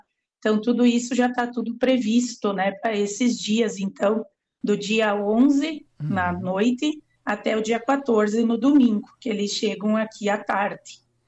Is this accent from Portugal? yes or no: no; Rio Grande do Sul, Brazil; para a gente, como gaúcho, esse cultivo de tradição, né?